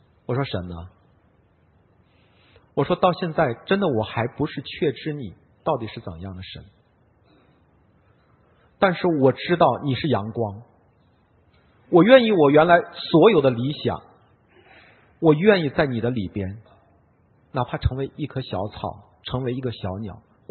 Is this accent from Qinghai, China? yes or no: no; Tianjin, China; 我是天津人，